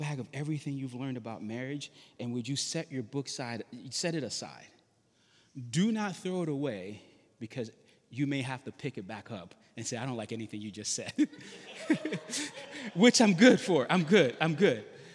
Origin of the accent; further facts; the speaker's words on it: New Orleans, Louisiana, United States; I'm from New Orleans